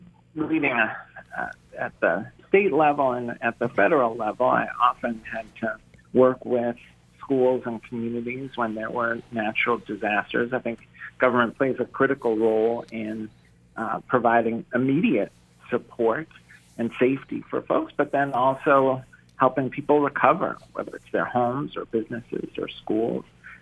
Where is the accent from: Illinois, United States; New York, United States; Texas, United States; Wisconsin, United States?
New York, United States; born there; now in Maryland, United States; You know, I was born in New York, and then after my parents passed away, I moved around all over, really, the country, and decided to settle in Maryland really because of my wife.